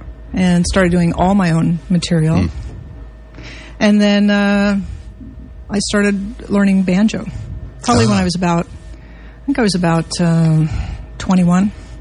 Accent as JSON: {"language": "English", "region": "Iowa", "country": "United States", "moved": "as an adult", "said": "I came out from Iowa, and I had never really been out of Iowa, quite frankly."}